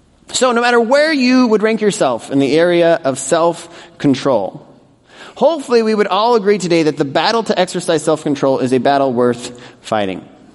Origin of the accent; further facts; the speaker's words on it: Colorado, United States; now in Northbrook, United States; If you're new to Northbrook, I grew up in Colorado. I'm a huge Broncos fan.